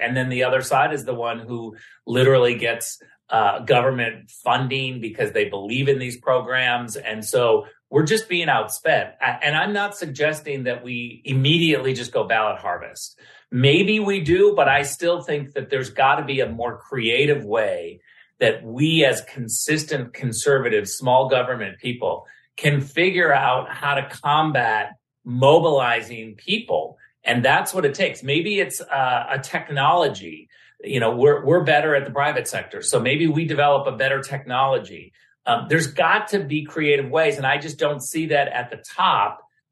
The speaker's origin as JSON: {"language": "English", "region": "California", "country": "United States", "said": "because I'm a Californian and I know her"}